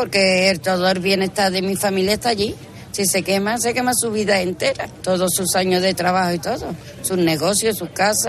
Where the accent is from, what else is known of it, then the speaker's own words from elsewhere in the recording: Benaví, Spain; Yo nací en Benaví, me crié en Benaví.